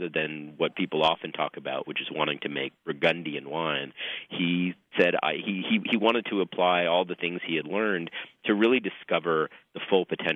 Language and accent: English; New York, United States; Well, I grew up in New York, and I grew up with, obviously, a fair amount of European wine, but also a fair amount of California wine.